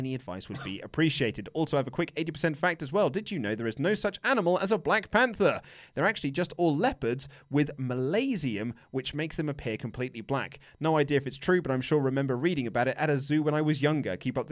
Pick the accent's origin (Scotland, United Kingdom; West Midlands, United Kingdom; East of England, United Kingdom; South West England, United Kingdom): Scotland, United Kingdom; accent: Scottish; I have a fairly strong Scottish accent, which some people struggle to understand.